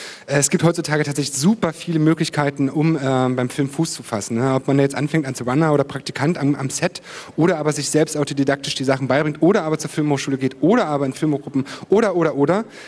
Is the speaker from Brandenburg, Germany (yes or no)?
yes; Spremberg, Brandenburg, Germany; born there; Ja, tatsächlich bin ich gebürtiger Spremberger